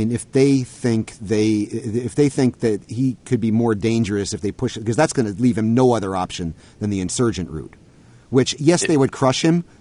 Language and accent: English; Connecticut, United States; from Storrs, Connecticut, my home state